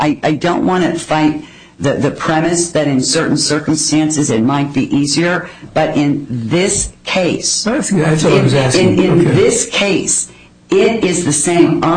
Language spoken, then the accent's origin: English; Pennsylvania, United States; I'll pick my home state of Pennsylvania